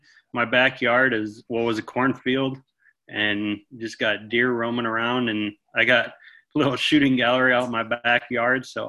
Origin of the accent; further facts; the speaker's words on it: South Dakota, United States; now in Cottage Grove, United States; No, I'm from South Dakota.